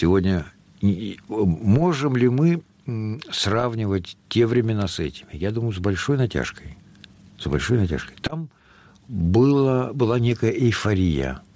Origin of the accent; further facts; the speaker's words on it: Moscow, Russia; born there; Я родился в Москве